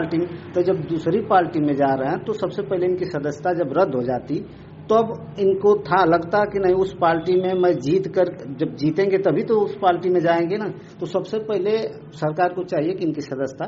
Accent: Malikpura, Uttar Pradesh, India; मैं गाजीपुर जिले के मनिहारी ब्लॉक के मलिकपुरा ग्राम सभा का रहने वाला हूँ।

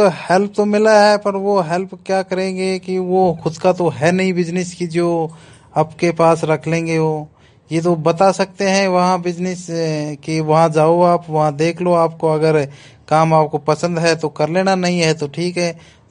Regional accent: Rajasthan, India; now in Delhi, India; Sir मैं राजस्थान से आया हूँ।

